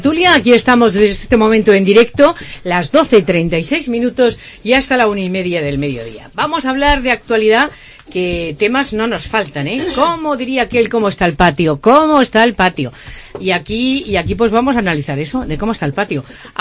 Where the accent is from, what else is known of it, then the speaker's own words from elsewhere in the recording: Ciudad Real, Castilla-La Mancha, Spain; Pero yo, que soy de Ciudad Real y que conocí los inicios de la vuelta del carnaval en la carpa del Torreón